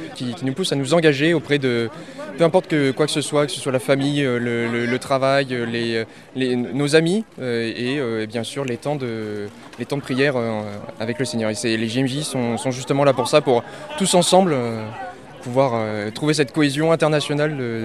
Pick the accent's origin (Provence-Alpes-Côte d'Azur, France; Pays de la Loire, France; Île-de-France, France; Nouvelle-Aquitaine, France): Nouvelle-Aquitaine, France; Saint-Pée-sur-Nivelle; Alors nous, on vient du Pays Basque, de Saint-Pé précisément